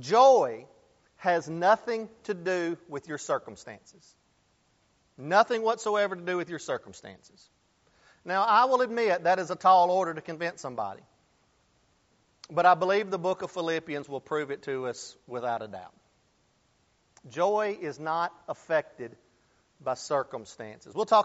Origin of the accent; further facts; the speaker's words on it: Pulaski, Tennessee, United States; But I'm actually from Tennessee. I'm from Pulaski, Tennessee, southern middle Tennessee.